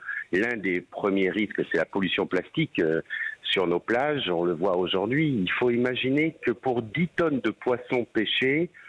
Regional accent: Marseille, Provence-Alpes-Côte d'Azur, France; en tant que Marseillais c'est un peu normal

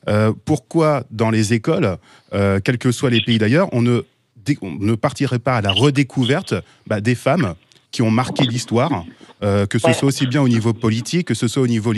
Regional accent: France; je suis français, je suis d'ascendance mauricienne, indienne.

